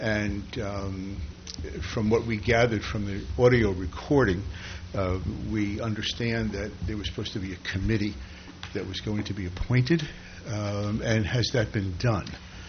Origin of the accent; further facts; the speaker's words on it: New York, United States; And I mean, I grew up in New York, and we had a lot more people on my street than we have on Nerco Road.